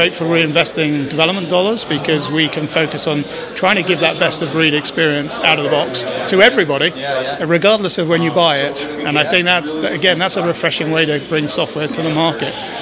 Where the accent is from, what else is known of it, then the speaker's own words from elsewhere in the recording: United Kingdom; accent: British; being British with a British accent